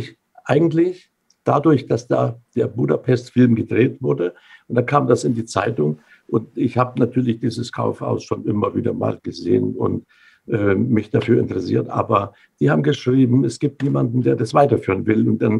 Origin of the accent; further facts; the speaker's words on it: Saxony, Germany; born there; Oder ich habe in der Oberlausitz, wo ich geboren bin, da baue ich in dem elterlichen Betrieb